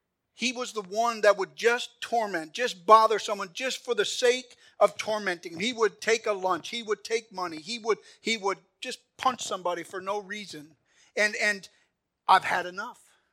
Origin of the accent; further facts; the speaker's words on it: Milwaukee, Wisconsin, United States; When I was a kid and growing up in Milwaukee